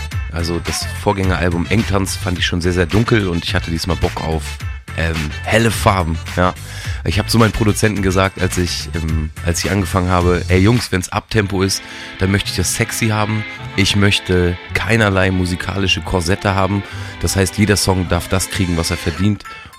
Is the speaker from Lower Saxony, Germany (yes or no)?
yes; Braunschweig, Lower Saxony, Germany; das hier ist Radio 38 und meine dicksten Grüße gehen raus an meine alte Heimat Braunschweig und Umgebung.